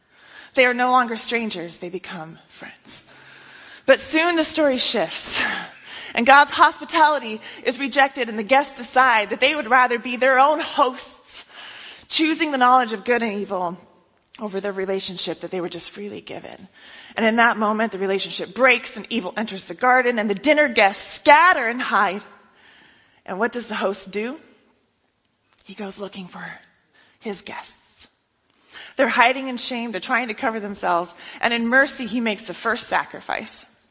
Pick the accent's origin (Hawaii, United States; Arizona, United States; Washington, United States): Washington, United States; Seattle; And I thought that was weird because I'm from Seattle. Right? Do we say hi to strangers?